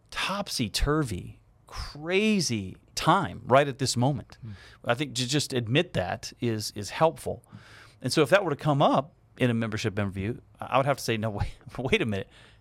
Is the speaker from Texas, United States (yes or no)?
yes; Texas, United States; because of where I grew up in Texas. In Texas, there's a big university right from where I'm from called Baylor.